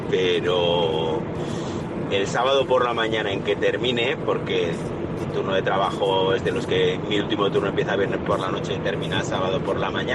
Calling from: Zaragoza, Aragon, Spain; de Zaragoza.

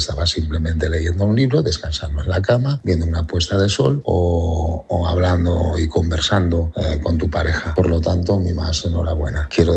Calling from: Alicante, Valencian Community, Spain; de Alicante.

